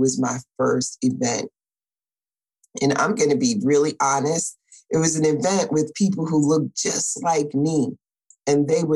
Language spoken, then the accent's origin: English; New York, United States; Now I'm from New York. My mother works for the airlines.